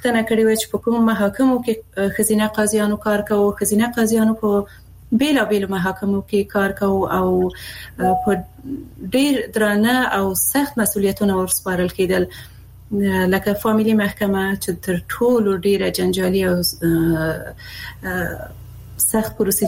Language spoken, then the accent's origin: Pashto; Afghanistan; زه د افغانستان یو هغه میرمن یم